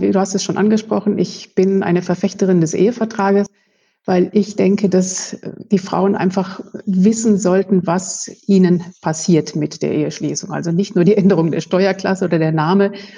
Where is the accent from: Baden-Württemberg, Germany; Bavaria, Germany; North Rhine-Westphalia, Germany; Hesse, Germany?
North Rhine-Westphalia, Germany; Mein Studium habe ich noch im schönen Münsterland absolviert. Ich stamme aus Westfalen.